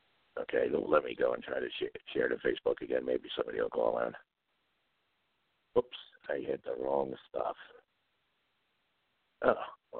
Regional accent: Trenton, New Jersey, United States; I grew up on Lamberton Street, right in the heart of, South Trenton River area there, down by the river, last street on the river.

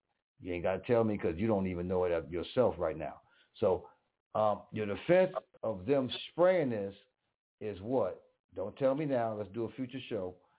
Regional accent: Buffalo, New York, United States; Let's just deal with the buffalo, because I'm from Buffalo.

